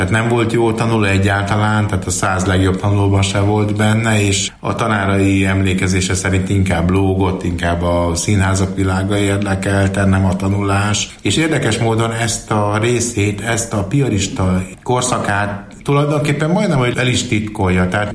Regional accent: Gyöngyös, Heves, Hungary; born there; Hát meg én, mert én Gyöngyösen születtem

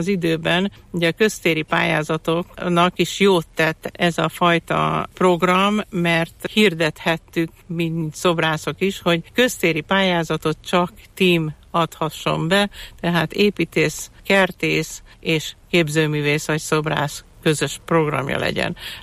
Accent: Szabadszállás, Bács-Kiskun, Hungary; born there; és szabadszálláson, én ott születtem, úgyhogy nekem azért is egy különleges, kedves történet, hogy valamit így visszaadhattam annak a térnek, ahonnan elszármazok.

